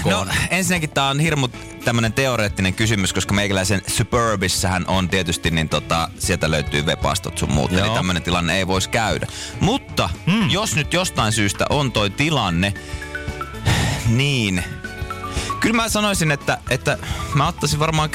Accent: Jämsä, Central Finland, Finland; Meillä Jämsässä sanottiin.

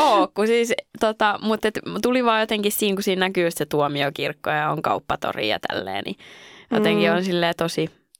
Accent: Lappeenranta, South Karelia, Finland; also born or lived in Tampere; now in Helsinki, Finland; Ja alun perin Lappeenrannasta, niin.

